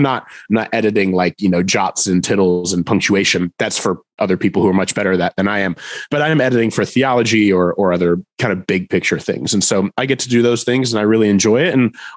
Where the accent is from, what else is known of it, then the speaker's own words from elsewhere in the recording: Indiana, United States; now in Nashville, United States; growing up in the Midwest, I'd never really heard of before, because I think the closest Lifeway store to me in Northeast Indiana is actually the one on Moody Bible Institute's campus in downtown Chicago.